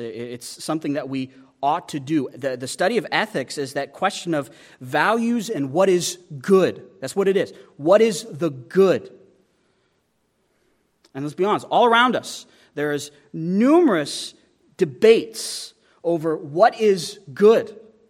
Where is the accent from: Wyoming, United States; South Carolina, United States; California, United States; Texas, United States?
Wyoming, United States; Now, I could say that because I'm from Wyoming. You can't say that unless you're from Wyoming.